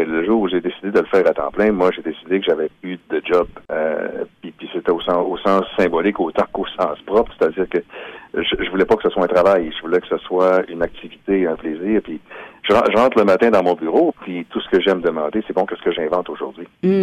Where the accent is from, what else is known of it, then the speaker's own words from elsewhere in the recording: Quebec, Canada; Puis bon, ben, je viens du Saguenay, puis regarde, on est des bons raconteurs.